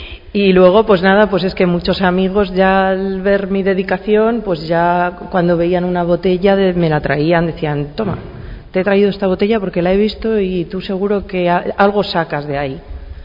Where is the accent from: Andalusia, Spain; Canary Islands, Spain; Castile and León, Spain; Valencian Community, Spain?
Castile and León, Spain; San Esteban de la Sierra; la primera exposición que hice en San Esteban de la Sierra, mi pueblo